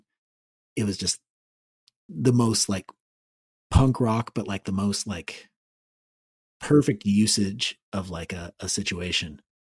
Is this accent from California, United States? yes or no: yes; Gilroy, California, United States; I mean, both Aaron and I grew up in Gilroy, which there wasn't anything to do there.